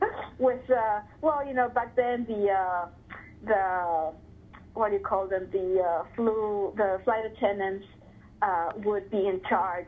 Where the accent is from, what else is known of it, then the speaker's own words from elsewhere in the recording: Ecuador; when I was living in Ecuador, when I was growing up in Ecuador.